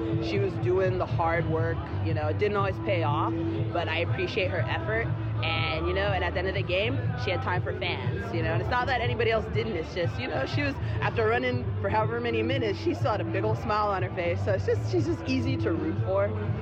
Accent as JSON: {"language": "English", "town": "Walnut", "region": "California", "country": "United States", "said": "I am from Walnut, California."}